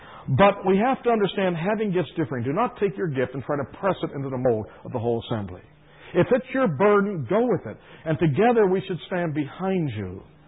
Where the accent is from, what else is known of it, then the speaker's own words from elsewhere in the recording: Ocean City, New Jersey, United States; That particular city, Ocean City, New Jersey, was also my hometown.